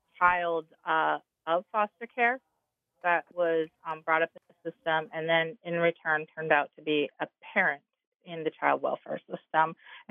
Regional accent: North Dakota, United States; and I'm not from Minnesota, I'm from North Dakota, and I had a tribal liaison.

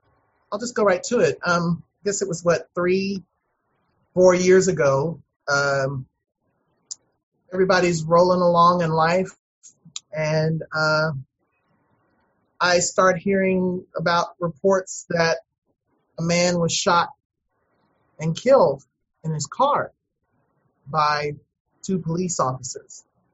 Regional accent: Austin, Texas, United States; also born or lived in Marshall, United States / Turkey / Iran; well, I grew up in Austin. I'm originally from Marshall, Missouri, but I was just born there.

